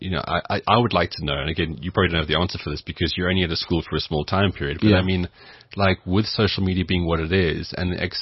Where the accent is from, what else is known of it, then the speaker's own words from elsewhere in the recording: Cape Town, Western Cape, South Africa; I grew up in Cape Town